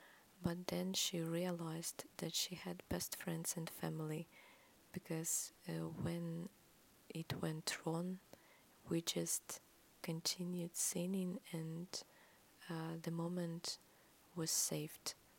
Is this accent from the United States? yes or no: no; Svetlogorsk, Gomel Region, Belarus; English is a second language; I'm from Belarus, Svetlogorsk, Gomel region to be specific.